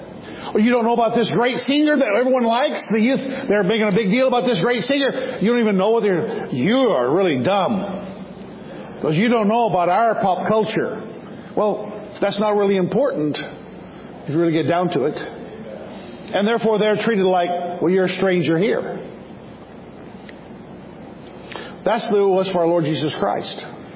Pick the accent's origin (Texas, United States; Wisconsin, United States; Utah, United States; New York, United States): Texas, United States; Temple; born there; Now, I was born in Temple, Texas, about 2.5 hours south of here.